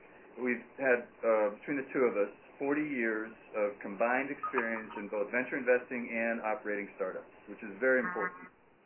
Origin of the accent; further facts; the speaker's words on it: West Lafayette, Indiana, United States; I'm a product of the Midwest. I grew up in Indiana in the cornfields outside of West Lafayette, not too dissimilar to Madison.